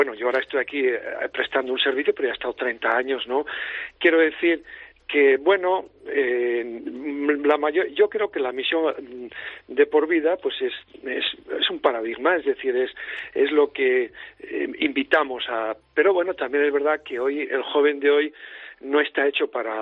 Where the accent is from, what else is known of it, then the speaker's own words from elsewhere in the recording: Spain; somos sacerdotes diocesanos españoles